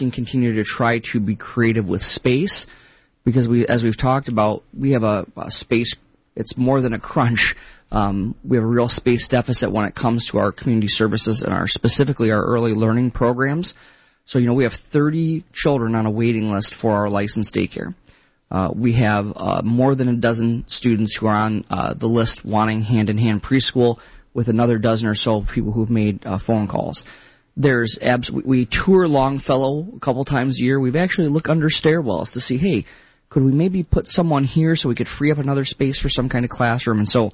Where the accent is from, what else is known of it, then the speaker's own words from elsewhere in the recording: New York, United States; I think a lot of people know that I grew up in New York, and I went to my undergraduate work I did at St. John's in Queens in New York City.